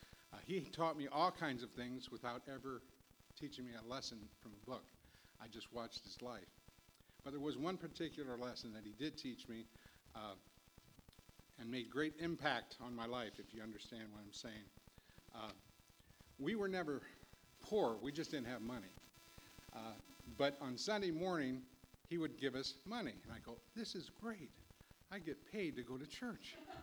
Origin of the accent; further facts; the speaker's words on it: Bowling Green, United States; I was born in Bowling Green, but after being released from the hospital, I end up living in the home where Emma is now. And so we lived there for 2 years, and then my dad built a house out here about 6 houses down.